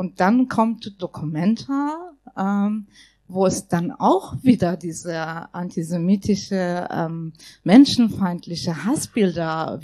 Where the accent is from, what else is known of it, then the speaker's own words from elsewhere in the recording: Iran; Also ich komme aus dem Iran